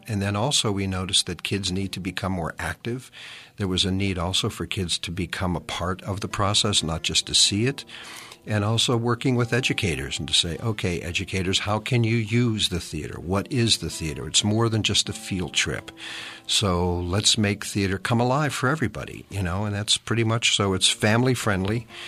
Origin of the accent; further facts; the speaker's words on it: Pittsburgh, Pennsylvania, United States; North Hills. I graduated North Allegheny High School back in another long lifetime ago.